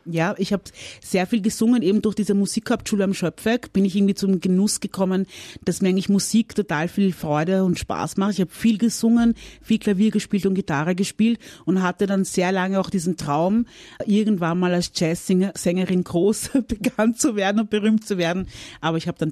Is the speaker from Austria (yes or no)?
yes; Vienna, Austria; weil ich bin hier groß geworden, ich sehe mich und identifiziere mich als Österreicherin beziehungsweise als Wienerin